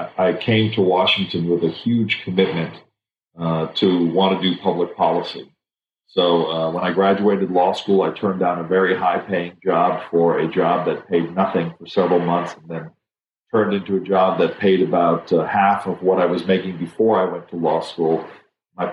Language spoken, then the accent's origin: English; Germany; moved away as an adult; now in United States; I grew up in Germany until I was 19 years old, and came to the United States to begin my career and my education